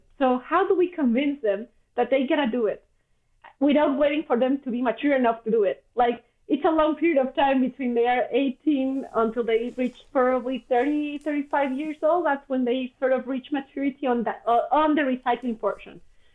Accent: Mexico; English is a second language; Like I come from Mexico. And when I came here, we don't have a deposit system in Mexico.

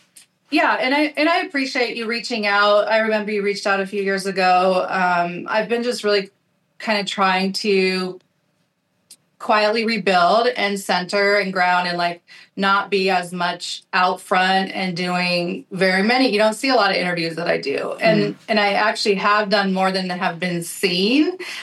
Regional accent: Troy, Montana, United States; I was born in Troy, Montana on the side of a mountain. We grew up with less than enough resources.

